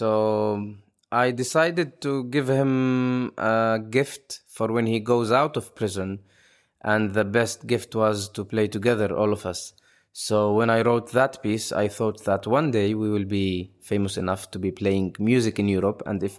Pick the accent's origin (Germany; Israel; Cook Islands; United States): Israel; Northern District; Since we are the … we come from the Galilee. And it's the most beautiful area in Palestine, historical Palestine.